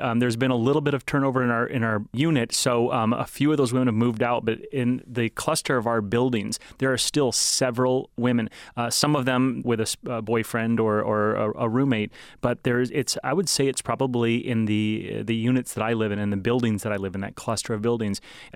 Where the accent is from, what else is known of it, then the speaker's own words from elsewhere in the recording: Kalamazoo, Michigan, United States; when I was growing up around the Kalamazoo area